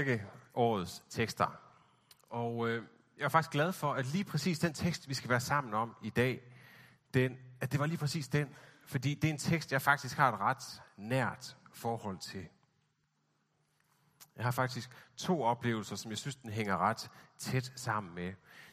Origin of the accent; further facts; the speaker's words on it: Central Denmark Region, Denmark; now in Copenhagen, Denmark; nu føler jeg mig sådan, som rigtig københavner, selvom jeg egentlig var fra Vestjylland